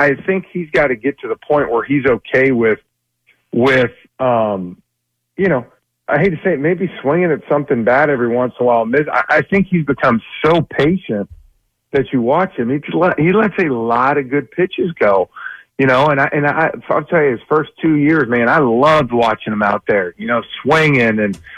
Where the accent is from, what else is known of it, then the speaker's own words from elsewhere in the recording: Atlanta, Georgia, United States; But, you know, at the end of the day, I grew up here in Atlanta. That's who I am.